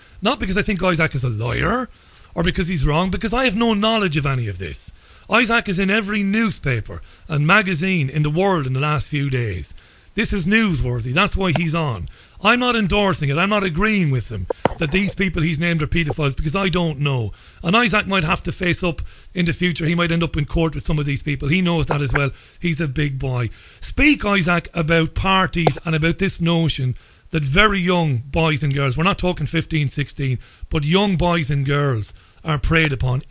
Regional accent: Ireland; You know, I'm Irish.

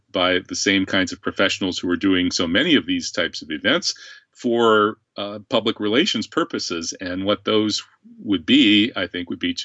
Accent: Ireland; I'm an Irish Muslim anarchist.

